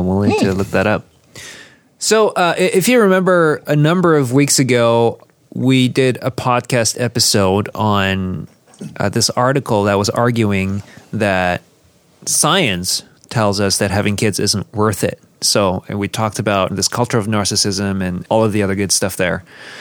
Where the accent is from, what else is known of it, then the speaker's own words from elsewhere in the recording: South Korea; I grew up Roman Catholic in Korea